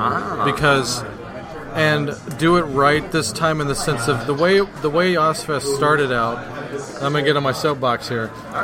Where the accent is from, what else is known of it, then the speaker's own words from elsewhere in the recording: Australia; We're Aussie fans. We're older.